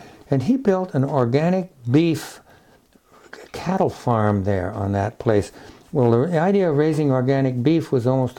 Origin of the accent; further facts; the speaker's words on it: Freeport, Maine, United States; also born or lived in France; a downeaster. And we traveled a lot when I was a kid, and we lived in France in the winter, and we lived in Maine in the summertime